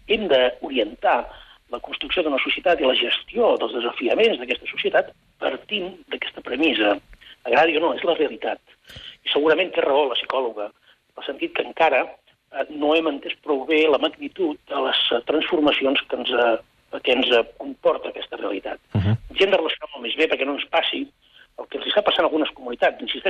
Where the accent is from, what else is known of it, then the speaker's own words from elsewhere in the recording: Catalonia, Spain; vam poder demostrar de quina mena de gent som els catalans.